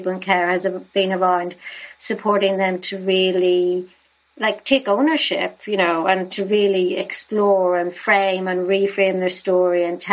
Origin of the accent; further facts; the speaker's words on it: Northern Ireland, United Kingdom; my story of growing up in Northern Ireland and the Troubles